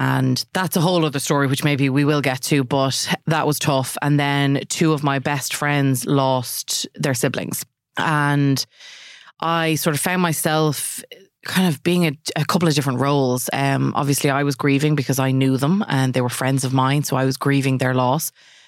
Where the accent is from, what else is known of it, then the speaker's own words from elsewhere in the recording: Ireland; now in New York, United States; Long story short, as us Irish like to say after we've told a very long story